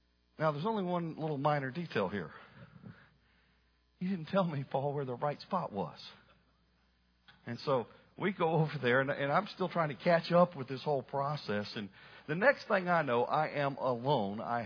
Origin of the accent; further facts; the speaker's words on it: Florida, United States; Even though I grew up in Florida, I was more on the beach side than I was on the boat side.